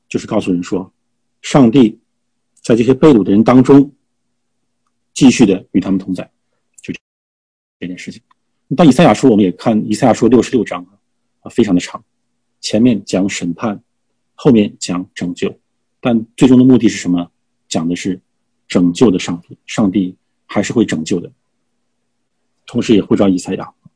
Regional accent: China; 但作为中国人的话，我们都知道，我们都有相同的文化背景

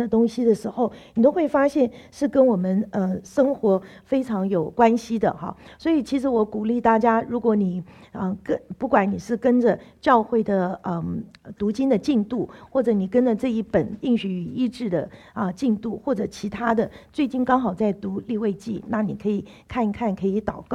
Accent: China; 我就想到我们中国人哈，那个常常讲到

